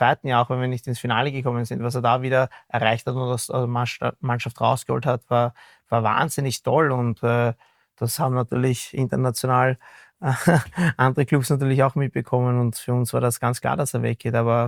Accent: Vienna, Austria; als Wiener Spieler

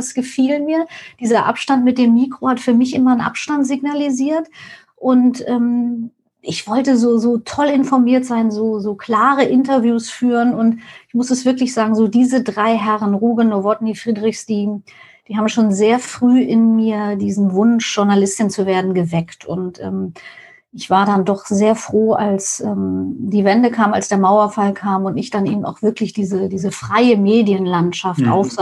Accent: East Germany, Germany; Ich bin in der DDR aufgewachsen und hatte das große Glück, in einem, wie soll ich sagen, DDR-systemkritischen Haushalt aufzuwachsen.

